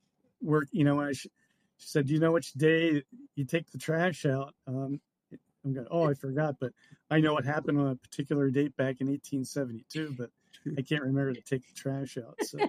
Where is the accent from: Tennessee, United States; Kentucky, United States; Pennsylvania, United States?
Pennsylvania, United States; I mean, even though I grew up in Pennsylvania, my dad always loved the West.